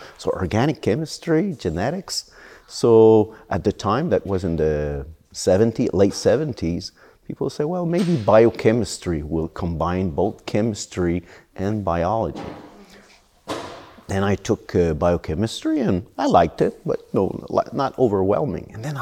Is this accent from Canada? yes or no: yes; Canada; Actually, I'm from Canada